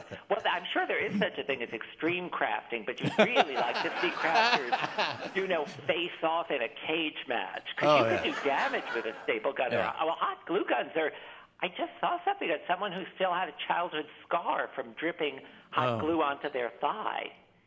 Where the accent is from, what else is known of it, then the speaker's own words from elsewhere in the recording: New Jersey, United States; Because I think when I was growing up in New Jersey, I could not have been more fascinated with crafting, which continues.